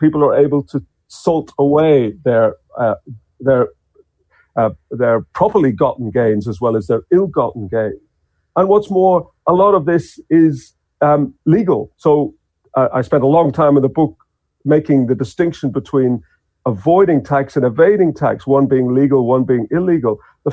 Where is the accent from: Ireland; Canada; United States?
Ireland; now in Australia; although I'm originally Irish European, here I am in Australia